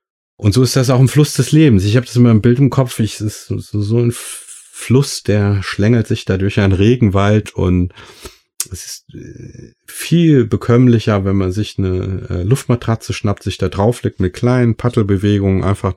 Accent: Rhineland-Palatinate, Germany; ich komme ja auch aus dem Westerwald und ich habe damals schon immer mich total für Natur interessiert, weil ich bin auch ohne Fernseher groß geworden, ohne Medien, und war eigentlich den ganzen Tag draußen im Wald

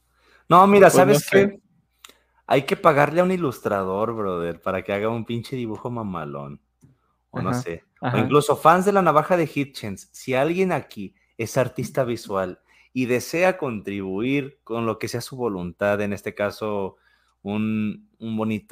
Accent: Guadalajara, Jalisco, Mexico; Y yo soy de Guadalajara.

